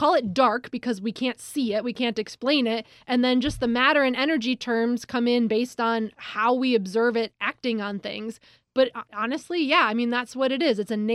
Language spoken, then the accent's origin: English; Rochester, New York, United States; I grew up in the Rochester area